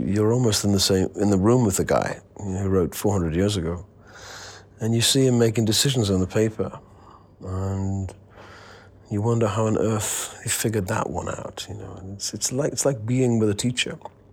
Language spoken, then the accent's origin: English; North East England, United Kingdom; I'm from Tyneside, which is a very industrial part of England. And I was brought up in a very bizarre landscape, industrial landscape, in a street next to a shipyard.